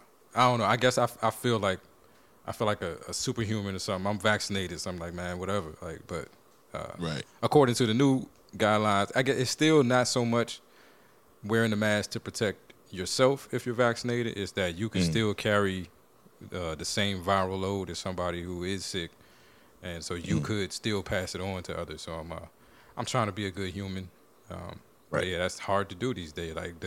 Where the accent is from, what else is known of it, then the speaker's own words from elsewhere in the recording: Texas, United States; born there; I'm not a Texan. I'm not from here. Was born here, so that's you.